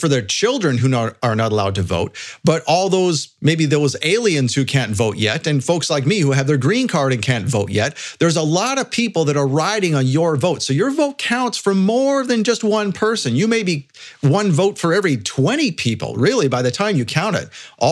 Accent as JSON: {"language": "English", "country": "Canada", "lives_now": "United States", "said": "I'm a Canadian. I've been here. I'm on a green card now"}